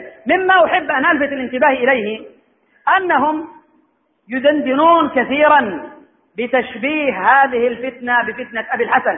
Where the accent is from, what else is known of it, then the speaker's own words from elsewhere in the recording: Yemen; في بلادنا اليمن الميمون